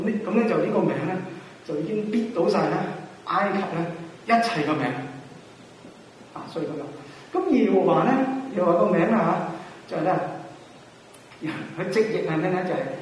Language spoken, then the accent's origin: Cantonese; China; 即係我哋中國人咧就係、是、即係我哋亞洲呢邊嘅文化，東亞亞啊。